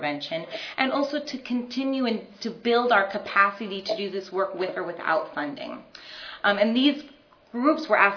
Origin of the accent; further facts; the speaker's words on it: San Francisco, California, United States; San Francisco, California, my hometown.